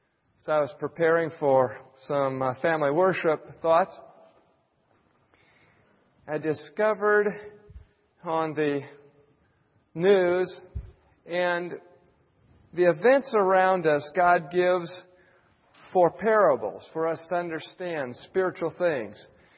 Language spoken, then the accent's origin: English; Kansas, United States; Now, you need to understand, we're from Kansas.